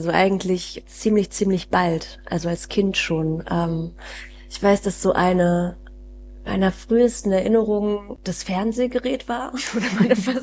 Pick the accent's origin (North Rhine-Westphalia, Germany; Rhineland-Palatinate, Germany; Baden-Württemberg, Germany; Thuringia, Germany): North Rhine-Westphalia, Germany; Solingen; also born or lived in Königswinter; Die meiste Zeit meiner Kindheit habe ich in Solingen verbracht. Und dann war ich 2 Jahre in Königswinter.